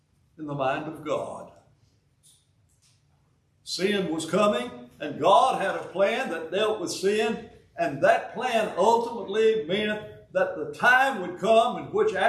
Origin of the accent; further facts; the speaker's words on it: Huntsville, Alabama, United States; accent: southern; I was born in Huntsville, Alabama, you know, grew up there in Alabama. That's why I've still got this southern accent.